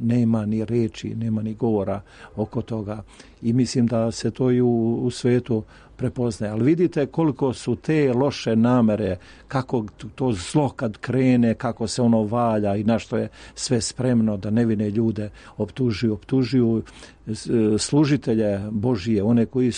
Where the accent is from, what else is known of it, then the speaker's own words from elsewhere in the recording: Šumadija and Western Serbia, Serbia; ja sam vam iz Podrinja, iz Rađevine.